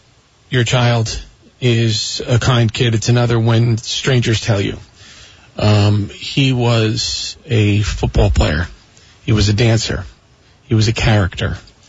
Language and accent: English; West Orange, New Jersey, United States; I grew up in West Orange, New Jersey. I live in Mount Arlington.